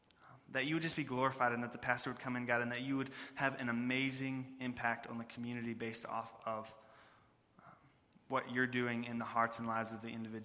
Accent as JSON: {"language": "English", "region": "West Virginia", "country": "United States", "said": "We're from West Virginia, through y'all."}